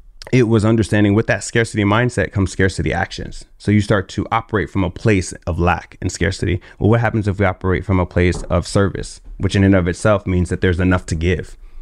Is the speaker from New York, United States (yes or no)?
yes; New York, United States; now in Los Angeles, United States; So I came to LA from New York singing and songwriting.